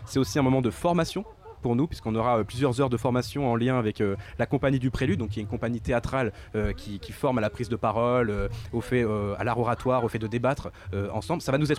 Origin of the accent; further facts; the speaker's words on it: Nogent-le-Rotrou, Centre-Val de Loire, France; now in Lyon, France; moi en fait je viens de Nogent-le-Rotrou en Eure-et-Loire, j'ai fait toute ma scolarité là-bas et actuellement donc je suis étudiant à Lyon au sein d'une école qui forme à la transition écologique.